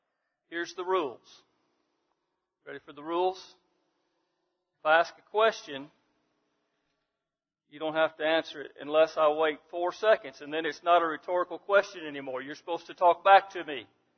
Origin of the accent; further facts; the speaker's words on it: Centralia, United States; I'm from Centralia.